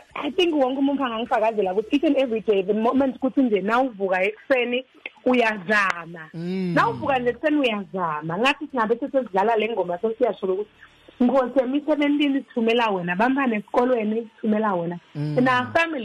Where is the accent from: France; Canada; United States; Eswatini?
Eswatini; now in South Africa; me, born and bred in Eswatini, I come to South Africa and work with South African people.